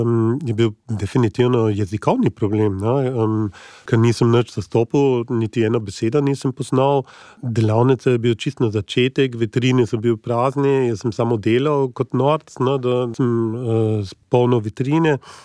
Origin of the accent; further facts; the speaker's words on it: Munich, Bavaria, Germany; also born or lived in Ljubljana; now in Slovenia; Živim na Gorenjskem, v bistvu sem mestni otrok, sem iz Minčna in ta mesto je bil mene definitivno prevelik. Potem pa sem se preselil v Sloveniji in sem živel najprej v Ljubljani